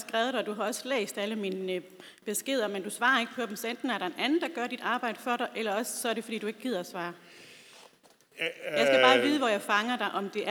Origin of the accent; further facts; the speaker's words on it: Vejle, Region of Southern Denmark, Denmark; og jeg er født og opvokset i Vejle.